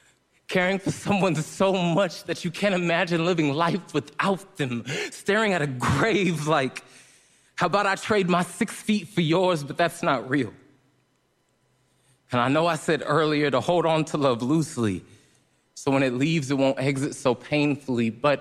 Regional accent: Stockton, California, United States; I am from a small little city called Stockton, California.

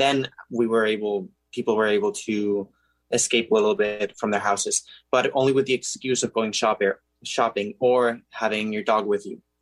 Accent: Barcelona, Catalonia, Spain; English is a second language; I use he, him, his. I study digital arts or arts. And I am from Spain, Barcelona, and I'm living here right now.

